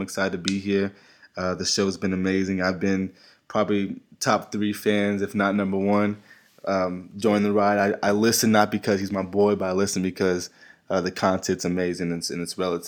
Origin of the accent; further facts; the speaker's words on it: Plano, Texas, United States; I'm originally from Plano, Texas.